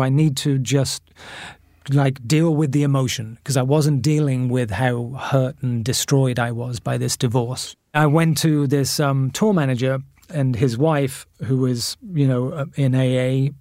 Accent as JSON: {"language": "English", "town": "Bath", "region": "South West England", "country": "United Kingdom", "tie": "born or raised there", "also_born_or_lived": "New York, United States", "said": "the fame side in England, I lived in Bath, my hometown. So I'm ostensibly the most famous person ever born there."}